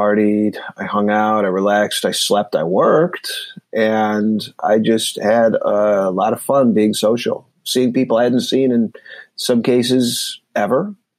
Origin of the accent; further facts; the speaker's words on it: Michigan, United States; also born or lived in Minnesota; I grew up mostly in Michigan and Minnesota, so I definitely am no stranger to ice skates